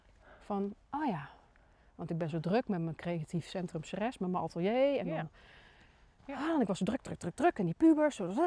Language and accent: Dutch; Tilburg, North Brabant, Netherlands; Het is van origine, ik kom uit Brabant, Tilburg.